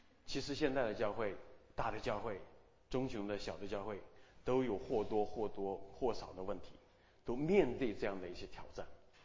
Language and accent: Chinese; China; 我们大部分我知道是从大陆来的啊，我们的年龄大概跟我差不多啊，就是60年代前后那个初中这个年龄层次。